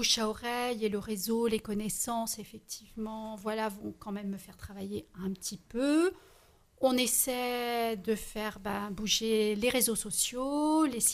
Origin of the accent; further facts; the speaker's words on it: Brittany, France; Parce que je suis bretonne.